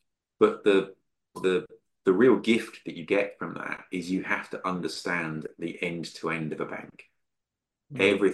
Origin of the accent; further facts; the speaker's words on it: Midlands, United Kingdom; moved away as an adult; the UK was my home for 40 years. I was brought up there in the Midlands. I left school at 18.